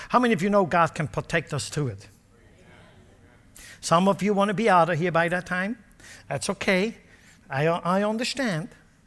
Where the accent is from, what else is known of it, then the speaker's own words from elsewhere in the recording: Switzerland; now in United States; I grew up in Switzerland.